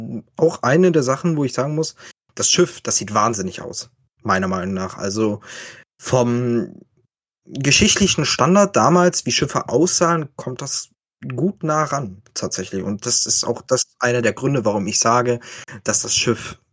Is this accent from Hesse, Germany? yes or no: yes; Hesse, Germany; Ich komme aus in der Nähe von Darmstadt.